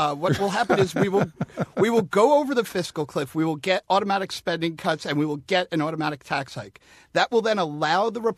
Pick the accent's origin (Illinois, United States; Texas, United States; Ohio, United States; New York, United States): New York, United States; New York City; I grew up in New York City, and we had wonderful donut shops growing up.